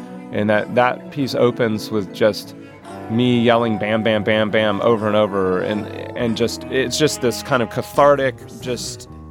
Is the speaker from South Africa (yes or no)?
no; North Carolina, United States